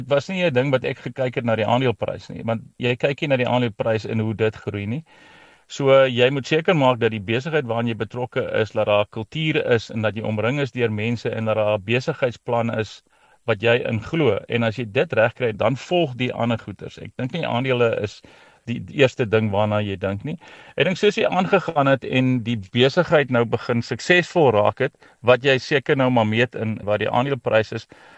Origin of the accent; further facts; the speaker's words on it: Paarl, Western Cape, South Africa; Ek groot geword in die Parel. Daarna is ek in die weermag toe in die Kaap